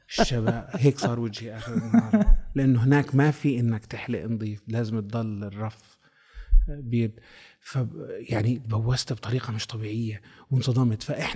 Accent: Palestine; moved away; هذا كفلسطيني مغترب عم بحكي لك صدقا، ما بعرف ليش بحبها

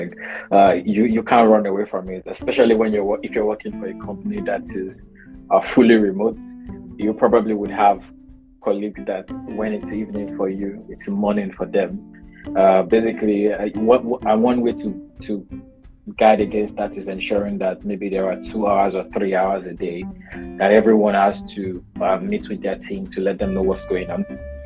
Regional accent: Nigeria; as a Nigerian, there are things, it's possible for me to say some things to you and end it with sha.

